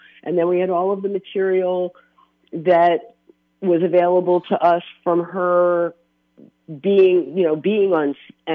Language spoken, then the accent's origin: English; Philadelphia, Pennsylvania, United States; But yes, I am from Philly.